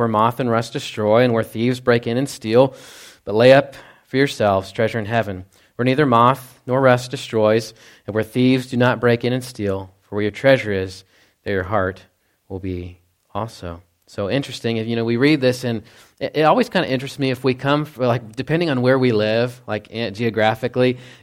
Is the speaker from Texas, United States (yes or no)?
yes; Texas, United States; So, you know, growing up in Texas, you know, you hear the word rust